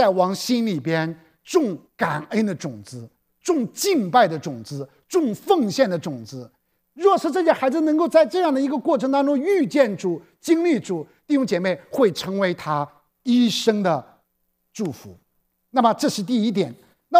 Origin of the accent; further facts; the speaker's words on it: China; 我们中国人有句话啊